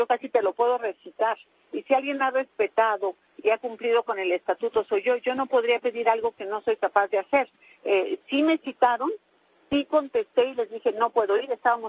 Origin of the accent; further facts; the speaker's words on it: State of Mexico, Mexico; Yo soy del Estado de México, ni hay elecciones ahorita.